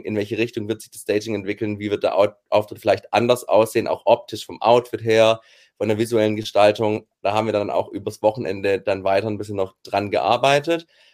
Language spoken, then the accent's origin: German; Künzelsau, Baden-Württemberg, Germany; ich komme aus Künzelsau ursprünglich. Also in Künzelsau bin ich groß geworden, das ist eine Kleinstadt in Baden-Württemberg, und mache mein Leben lang schon Musik.